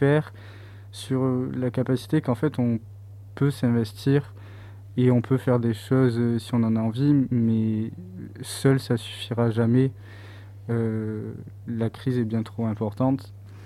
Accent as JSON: {"language": "French", "town": "Toulouse", "region": "Occitanie", "country": "France", "said": "Là, je suis parti de Toulouse pour mes études."}